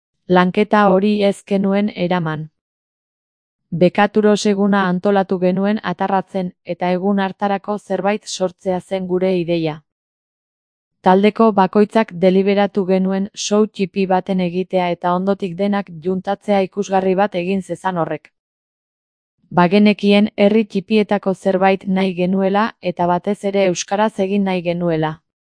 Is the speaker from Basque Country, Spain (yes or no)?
no; Pamplona, Navarre, Spain; Aparte, Iruñekoak gara eta gaztelaniaz eta euskaraz mintzo gara.